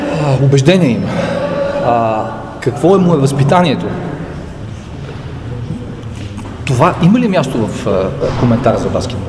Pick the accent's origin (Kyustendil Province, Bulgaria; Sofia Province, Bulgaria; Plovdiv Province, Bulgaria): Sofia Province, Bulgaria; Samokov; born there; защо съм роден в Самоков, нито къде е роден баща ми, къде е роден дядо ми